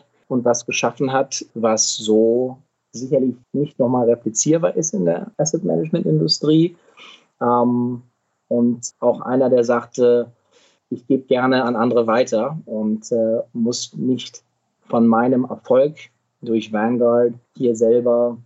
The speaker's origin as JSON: {"language": "German", "region": "Midwest", "country": "United States", "tie": "born or raised there", "said": "Ich bin in Amerika aufgewachsen. Ich bin dahin gezogen als 10-Jähriger im Mittleren Westen, weil mein Vater ersetzt wurde."}